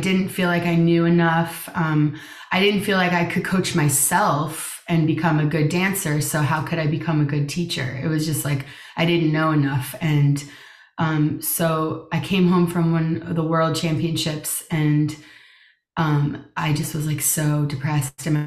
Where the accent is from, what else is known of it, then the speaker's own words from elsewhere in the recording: New Jersey, United States; I grew up in New Jersey with the Denoga School.